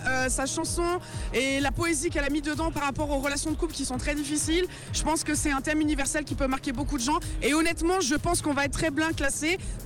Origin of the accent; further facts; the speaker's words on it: Lausanne, Vaud, Switzerland; Alors moi je suis de Lausanne et du coup j'ai 35 ans.